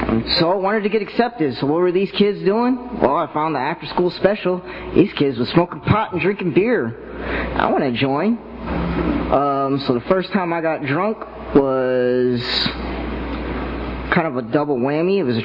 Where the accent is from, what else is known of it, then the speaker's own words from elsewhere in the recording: Los Angeles, California, United States; I come from Los Angeles, you play in the street, some pice is gonna run you over with a pickup truck and keep on driving.